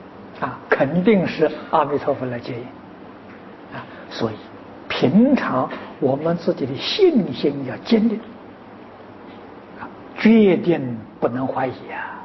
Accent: China; 旃檀，我们中国人讲檀香啊，

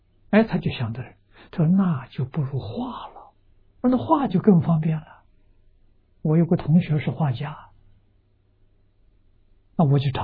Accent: Lujiang, Anhui, China; now in Australia; 我住在澳洲的时候，我们家乡城隍，庐江县的城隍，

